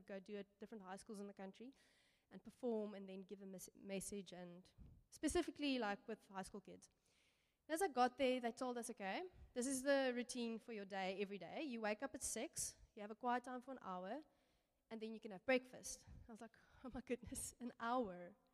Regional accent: Pretoria, Gauteng, South Africa; also born or lived in Port Elizabeth / Mafeking; I was born in Belleville, Rock City, and from there we moved to Port Elizabeth, then we moved to Pretoria, from Pretoria to Mafeking, back to Pretoria, and I started my high school career in Pretoria.

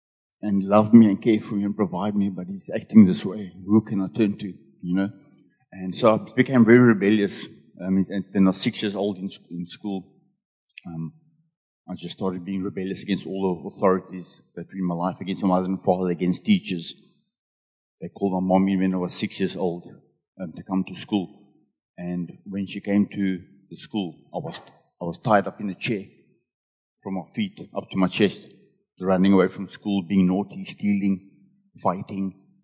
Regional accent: Cape Town, Western Cape, South Africa; I grew up in Frederick in Cape Town. I stayed there for the first 14 years of my life with my mother and father, my two sisters, one older and one younger.

